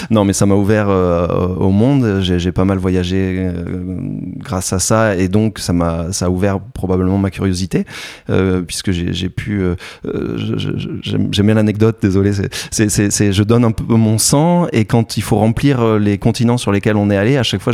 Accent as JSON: {"language": "French", "region": "Provence-Alpes-Côte d'Azur", "country": "France", "also_born_or_lived": "Rennes / England", "moved": "yes", "said": "je suis parti de Provence, j'ai étudié à Rennes, en Bretagne, magnifique région et gens adorables"}